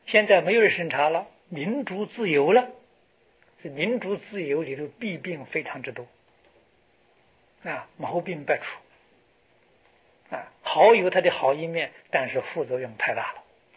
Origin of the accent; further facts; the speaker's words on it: China; 我们中国人念文言文总比外国人方便嘛？